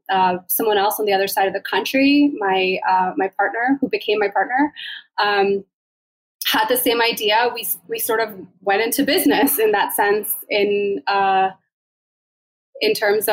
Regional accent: Maryland, United States; We're both copywriters. We're both originally from Maryland.

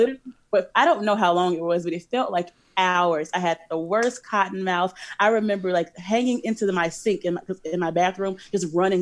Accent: Chicago, Illinois, United States; And I am from Chicago. So, and if you're from Chicago, you know Garrett's popcorn.

